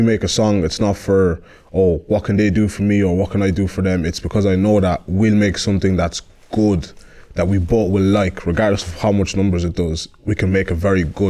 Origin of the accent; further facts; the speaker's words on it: Portlaoise, Leinster, Ireland; I'm from Portlaoise, and I'm a rapper.